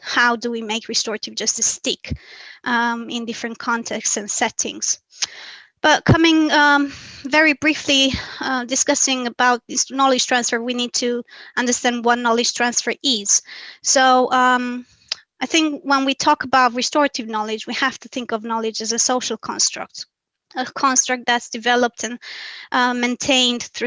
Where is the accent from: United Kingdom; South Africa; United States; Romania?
Romania; I was born and raised in Romania, which is a country that's been always the crossroad of influences between East and the West.